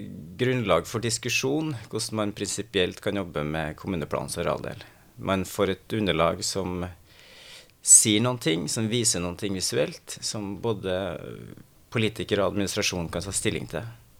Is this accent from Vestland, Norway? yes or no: no; Oslo, Norway; og jeg kommer fra Grünerløkka.